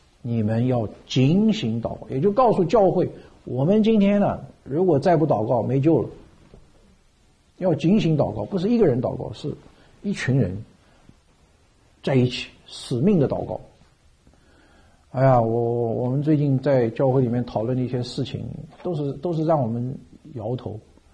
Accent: Shanghai, China; accent: Shanghainese; 这是我们上海话的一句话，

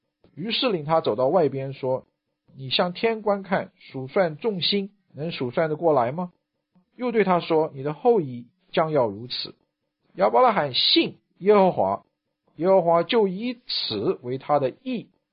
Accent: China; 跟我们人，我们中国人教导孩子有类似的地方。

